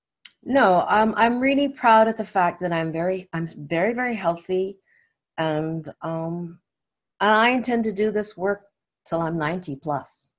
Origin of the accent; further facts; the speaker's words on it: Vancouver, British Columbia, Canada; born there; also born or lived in Winnipeg / Saskatchewan; I was born in Vancouver, and I went to UBC. And upon graduation, my first job took me to Winnipeg. And I landed up staying following Winnipeg. I moved to Saskatchewan.